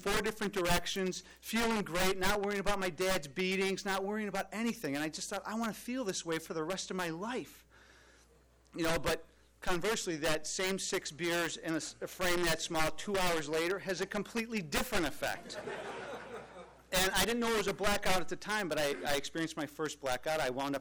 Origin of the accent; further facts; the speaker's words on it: Rochester, New York, United States; I grew up in Rochester, New York, from an Irish Catholic alcoholic father and a Sicilian mother.